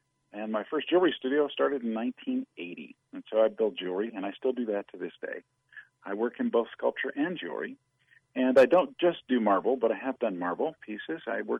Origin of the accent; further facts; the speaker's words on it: Denver, Colorado, United States; Sure. I'm born and raised in Denver, Colorado.